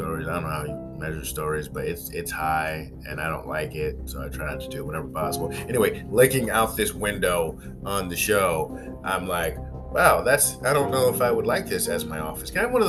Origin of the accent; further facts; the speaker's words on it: East Coast, United States; and I'm from the East Coast